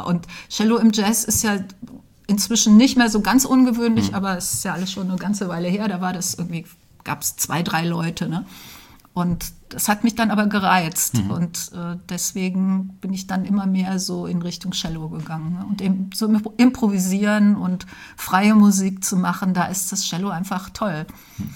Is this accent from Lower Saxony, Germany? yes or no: yes; Braunschweig, Lower Saxony, Germany; also born or lived in Dessau / Berlin; Ja, ich bin in Dessau geboren und dann aber aufgewachsen in Braunschweig und dann von Braunschweig aus direkt nach der Schule nach Berlin.